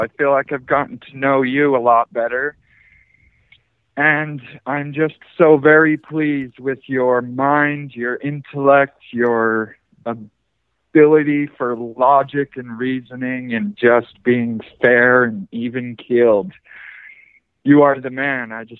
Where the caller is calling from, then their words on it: Utah, United States; Hey, George, this is the Mormon rabbi from Utah.